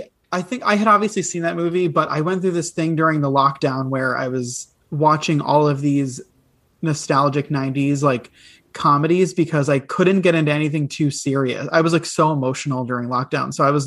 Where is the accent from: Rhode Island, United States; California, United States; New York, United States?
Rhode Island, United States; Providence; Like she's from Miami and I'm from Providence, Rhode Island.